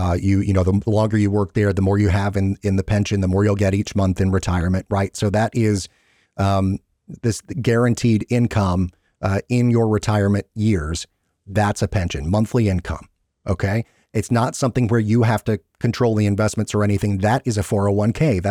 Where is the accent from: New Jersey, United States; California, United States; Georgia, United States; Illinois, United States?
Georgia, United States; Atlanta; based here in my hometown of Atlanta